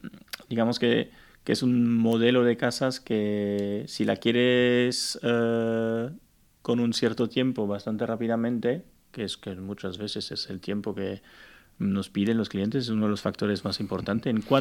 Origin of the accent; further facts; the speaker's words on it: Belgium; now in Spain; Yo hace 25 años llegué a España, que soy de Bélgica.